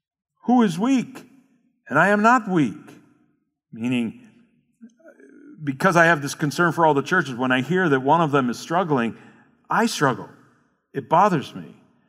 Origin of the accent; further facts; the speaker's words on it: United States; We have to forget the American thinking. Not that we can actually help that. We are American. We think that way.